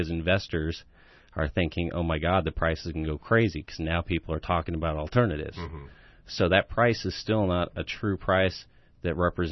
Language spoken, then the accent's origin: English; California, United States; because, you know, we're from California, and that's something that's going on there.